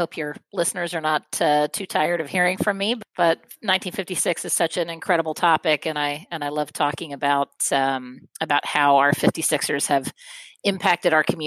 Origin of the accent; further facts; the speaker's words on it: East Coast, United States; now in Atlanta, United States; You know, I grew up on the East Coast. I'm now in Atlanta.